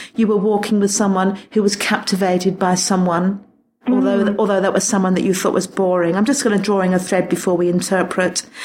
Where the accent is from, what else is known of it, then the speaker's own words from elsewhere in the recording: England, United Kingdom; now in Australia; me being English, living in Australia